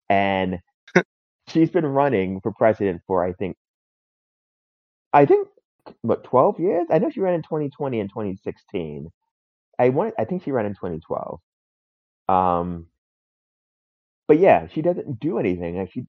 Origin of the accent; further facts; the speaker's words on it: New York, United States; You know, as a New Yorker, you often hear your vote don't matter.